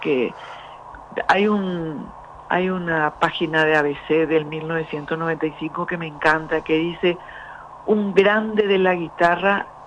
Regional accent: Paraguay; estamos cumpliendo una misión como paraguayos, que es honor y honra a Agustín Barrios desde Paraguay, Julio.

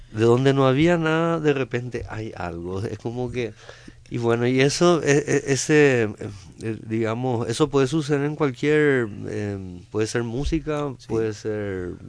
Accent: Paraguay; Nosotros tenemos que tocar como paraguayos para que en Inglaterra les interese.

